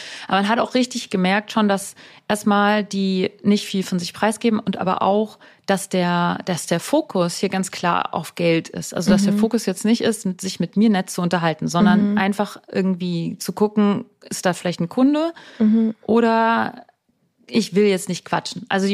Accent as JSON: {"language": "German", "country": "Germany", "said": "Und da ich ja Muttersprachlerin bin, hat dieser eine Satz schon gereicht, um zu sagen, hallo, ich bin Deutsche."}